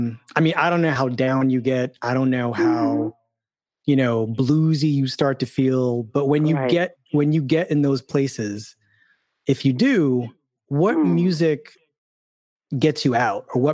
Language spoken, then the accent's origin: English; Philadelphia, Pennsylvania, United States; And it was a Philadelphia number. I'm from Philadelphia.